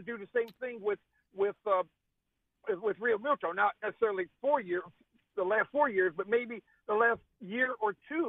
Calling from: Scottsdale, Arizona, United States; I'm calling from Scottsdale, Arizona.

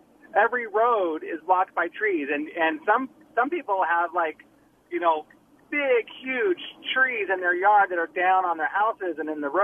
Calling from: Rose Park, Utah, United States; I'm calling from Rose Park.

